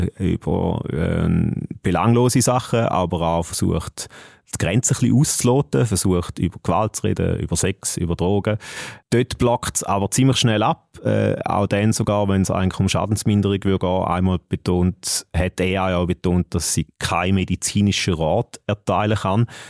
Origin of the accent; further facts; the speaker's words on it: St. Gallen, Switzerland; accent: St. Gallen dialect; Vielleicht wegen meinem Akzent, ich weiß es nicht.